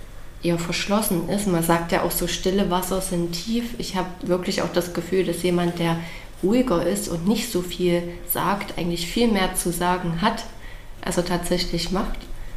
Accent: Schwarzenberg, Saxony, Germany; now in Chemnitz, Germany; Also hallo … Ich komme ursprünglich aus Schwarzenberg, wie es Fred schon erzählt hat. Ich lebe jetzt seit einigen Jahren schon in Chemnitz

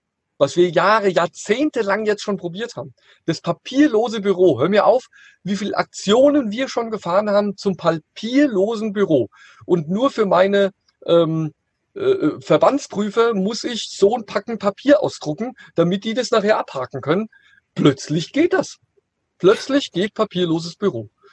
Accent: Hesse, Germany; Also ich komme ja hier aus der Nähe von Frankfurt

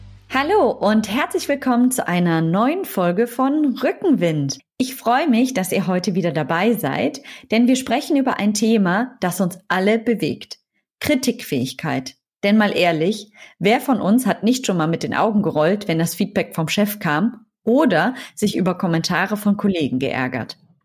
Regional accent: North Rhine-Westphalia, Germany; Ja, ich komme hier aus der Region

